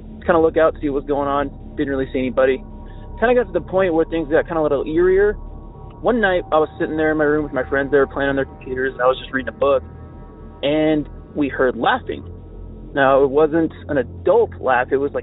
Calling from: Utah, United States; I'm calling you from Utah.

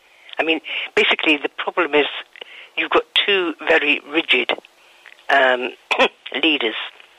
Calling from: Valencian Community, Spain; Costablanca.

